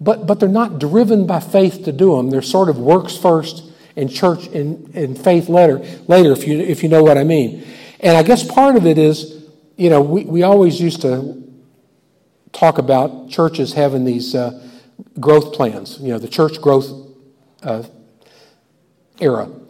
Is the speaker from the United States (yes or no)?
yes; the South, United States; As a Southerner, we always say, I thank God for all y'all.